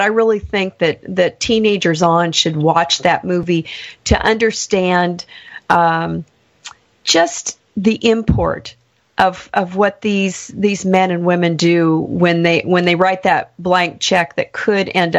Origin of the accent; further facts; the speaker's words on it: Bend, Oregon, United States; Yes, I'm actually from Bend, Oregon, Central Oregon. That's where I was raised, yes.